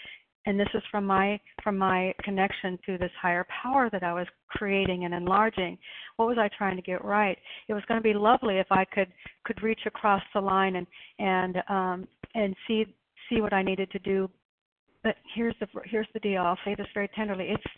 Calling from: Wilsonville, Oregon, United States; I'm calling from Wilsonville, Oregon.

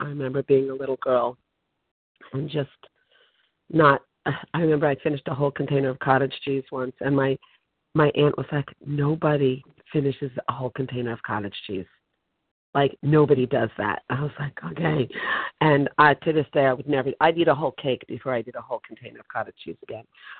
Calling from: New Jersey, United States; I'm calling from New Jersey, Central New Jersey.

